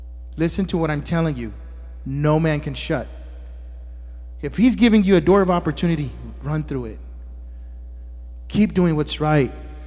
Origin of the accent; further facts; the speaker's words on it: Houston, Texas, United States; I came from Fifth Ward, and if you know anything about Fifth Ward in the 1980s and 90s, crack babies, amen?